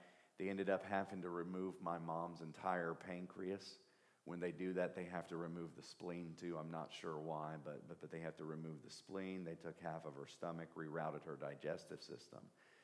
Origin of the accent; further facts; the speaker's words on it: Appalachia, United States; My family's from Southeast Kentucky, Northeast Tennessee. We're Appalachian.